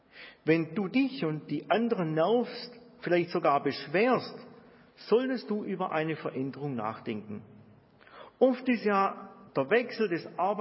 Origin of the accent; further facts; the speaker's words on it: Hegnach, Baden-Württemberg, Germany; Als ich in der 8. Klasse ungefähr war, ist bei uns zu Hause in Hegnach in unserem Dorf eine kleine Schwimmhalle errichtet worden.